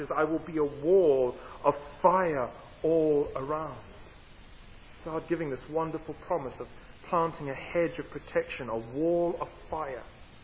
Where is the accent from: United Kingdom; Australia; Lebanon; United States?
United Kingdom; Camberwell, London; also born or lived in Southern Africa; I was born, in fact, just down the road. I am from Camberwell. But I spent the majority of my life in Southern Africa.